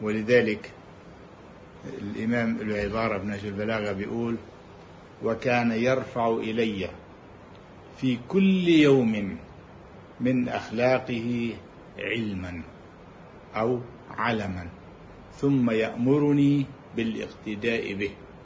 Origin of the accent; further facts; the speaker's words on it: Lebanon; نائب مثلا من محافظة الجنوب عندنا بلبنان